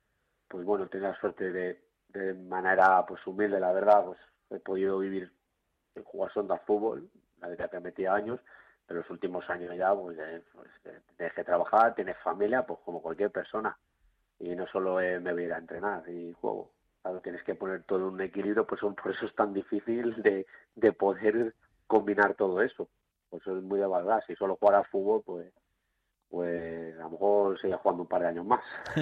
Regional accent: San Fernando de Henares, Community of Madrid, Spain; yo soy de San Fernando de Henares

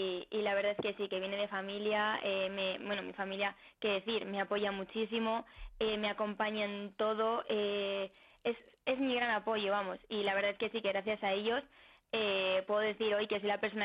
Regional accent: Arganda del Rey, Community of Madrid, Spain; porque yo además estoy súper orgullosa de ser argandeña y de poder llevar mi pueblo muy alto.

